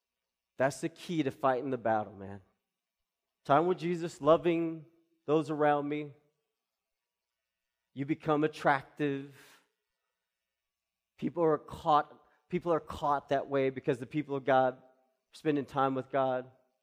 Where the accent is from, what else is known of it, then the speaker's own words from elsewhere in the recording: Arkansas, United States; So I grew up in Arkansas, so I'm an Arkansas Razorback fan.